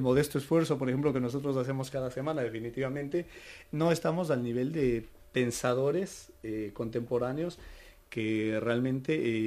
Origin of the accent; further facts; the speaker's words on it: Ecuador; Ya saben que dos de los colaboradores habituales de este programa somos ecuatorianos.